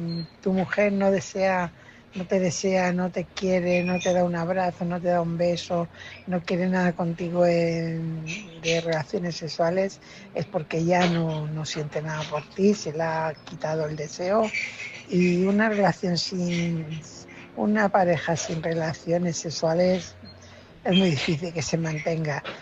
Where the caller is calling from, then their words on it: Fuenlabrada, Community of Madrid, Spain; corresponsal de Fuenlabrada.